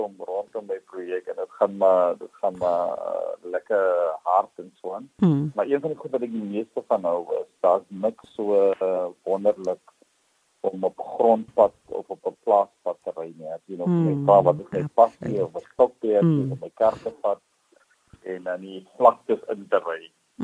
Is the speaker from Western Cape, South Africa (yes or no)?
yes; Heidelberg, Western Cape, South Africa; born there; Ek is gebore in Heidelberg Kaap, Malwena